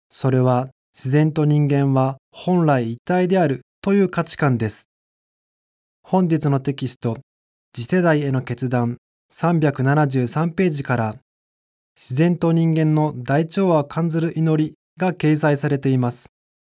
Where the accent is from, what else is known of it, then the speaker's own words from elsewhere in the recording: Ichikawa, Chiba, Japan; 私は千葉県の市川市という、川の向こうは東京都という場所に生まれ育ちました。幼少の頃は近くの川や田んぼで虫捕りなどをした記憶があります。